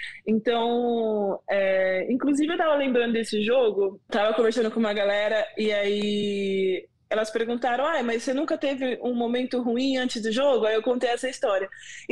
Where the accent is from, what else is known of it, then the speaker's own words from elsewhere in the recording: São Paulo, Brazil; now in United States; eu saí lá da Zona Leste, extremo leste de São Paulo